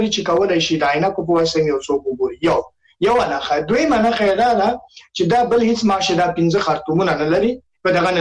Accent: Nangarhar, Afghanistan; زه د ننګرهار یم

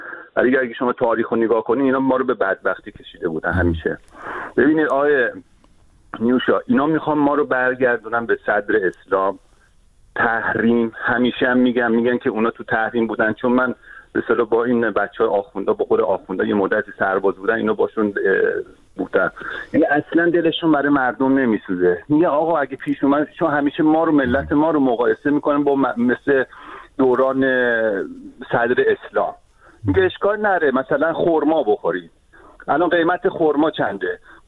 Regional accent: Tehran, Tehran Province, Iran; moved away; من خودم بچه تهرانم، جنوب شهر تهرانم. من بعضی موقع به صدا میرم ایران، خانواده رو میبینم.

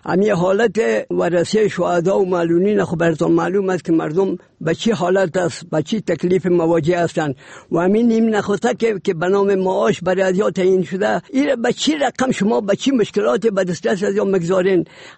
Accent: Kabul, Afghanistan; از کابل هستم، چلستون.

